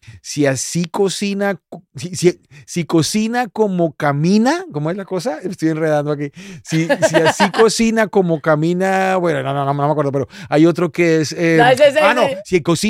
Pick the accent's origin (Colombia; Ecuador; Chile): Colombia; Somos un poco coquetos y como los colombianos somos muy diversos porque hay muchas regiones, ¿no?